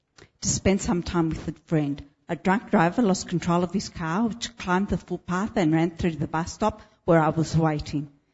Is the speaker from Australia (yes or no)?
yes; Melbourne, Victoria, Australia; born there; also born or lived in Greece; I was born in Melbourne, Richmond, where I now live, have lived most of my life in Australia, except the year where I lived, in which I lived in Brunswick West, and the time I lived in Greece.